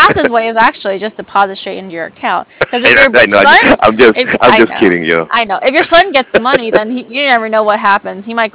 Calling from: San Diego, California, United States; I'm calling from San Diego, California.

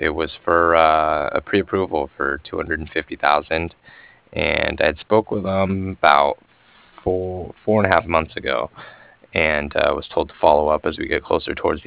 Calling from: Cardiff, Wales, United Kingdom; I was calling from Cardiff.

